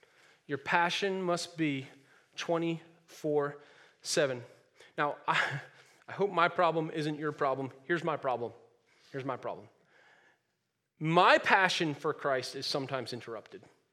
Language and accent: English; New Hampshire, United States; I was from New Hampshire, living in New Hampshire.